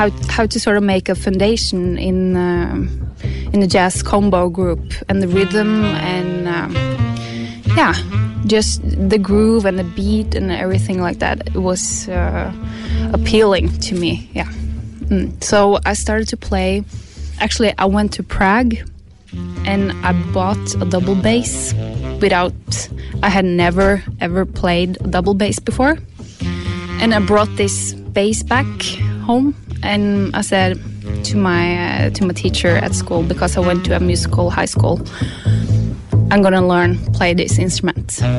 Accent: Oslo, Norway; English is a second language; I'm a jazz musician, I'm a double bass player, and I'm from Oslo.

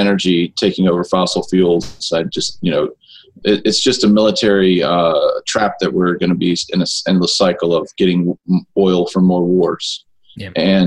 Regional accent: Myrtle Beach, South Carolina, United States; I'm from Myrtle Beach, South Carolina.

